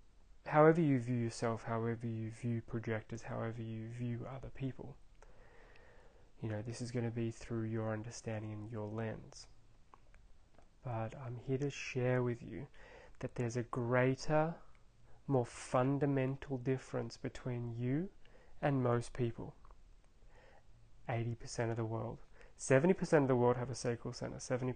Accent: Australia; I'm from Australia

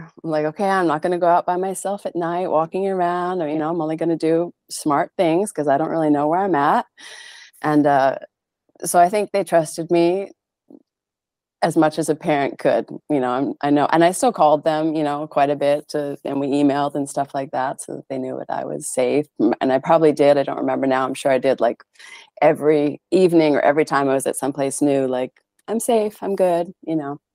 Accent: Montana, United States; moved away as an adult; now in Portland, United States; growing up in Montana, I never felt at home. I never felt like it was my place. I always felt out of place. Like I don't belong here. I never really wanted to live there. Like, and I actually moved, to Portland with my family at the age of 18.

